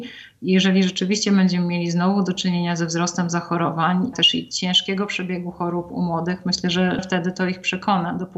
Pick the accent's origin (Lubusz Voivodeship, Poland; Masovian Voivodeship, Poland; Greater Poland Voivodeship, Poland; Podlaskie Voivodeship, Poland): Podlaskie Voivodeship, Poland; Białystok; Pochodzę z Białegostoku i często tam bywam.